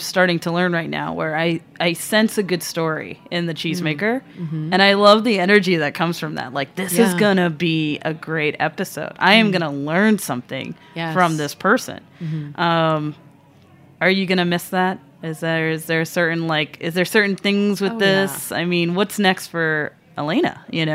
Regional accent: New York City, New York, United States; As a New Yorker, rushing. I would never do that.

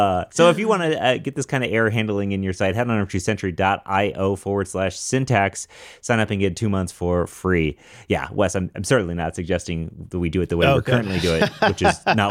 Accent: Denver, Colorado, United States; I'm a developer from Denver.

